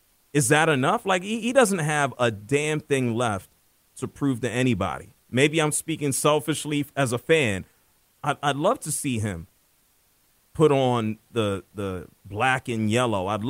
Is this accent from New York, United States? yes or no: yes; New York, United States; I was small, I was little, growing up in New York, having seen and listened to Lawrence Taylor